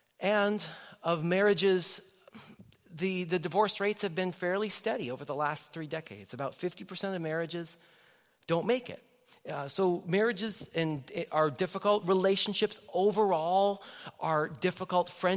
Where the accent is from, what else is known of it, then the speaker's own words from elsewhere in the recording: Nelson, British Columbia, Canada; my hometown of Nelson, British Columbia.